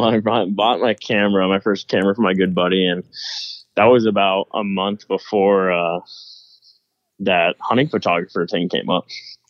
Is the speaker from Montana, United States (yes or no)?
yes; Billings, Montana, United States; Grew up, born and raised in Billings, Montana. Montana boy through and through, and grew up hunting my whole life.